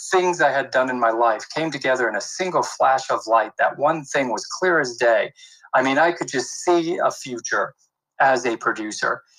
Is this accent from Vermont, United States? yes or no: no; Mesa, Arizona, United States; I grew up pretty much in Mesa, Arizona, right? The suburbs of Phoenix.